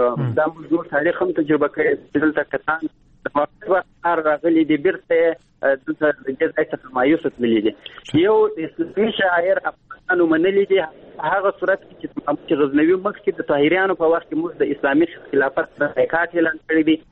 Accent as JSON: {"language": "Pashto", "country": "Afghanistan", "said": "موږ افغانان یو، موږ خپل عنعنات لرو، موږ خپل کلتورونه لرو."}